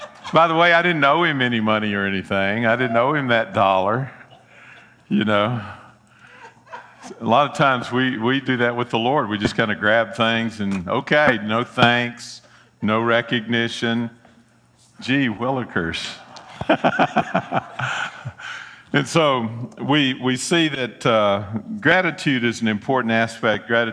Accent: Memphis, Tennessee, United States; I'm from Memphis. You know, I don't have a southern accent, but still.

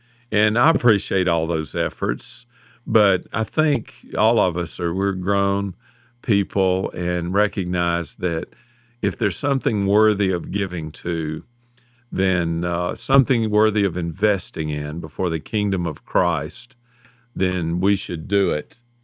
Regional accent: Memphis, Tennessee, United States; Of course, we're from Memphis.

